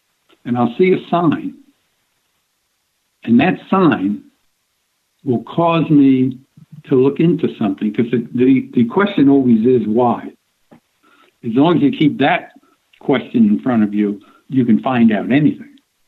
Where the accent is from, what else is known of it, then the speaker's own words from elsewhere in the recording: New York, United States; now in Nevada, United States; I moved from New York. I lived all my life, and we decided to move to Nevada.